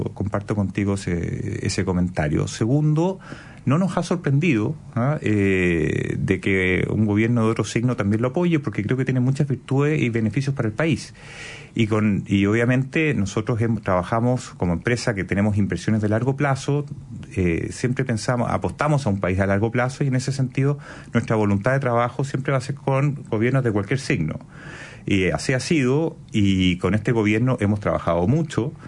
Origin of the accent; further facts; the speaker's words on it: Chile; y como chileno, muy gratamente, que se ve que el modelo chileno está muy consolidado